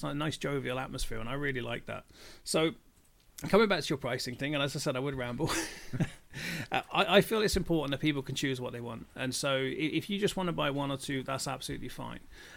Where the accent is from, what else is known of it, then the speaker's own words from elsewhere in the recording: United Kingdom; Yeah, it's more than likely because a lot of what we buy, as British people, a lot of what we buy is in dollars.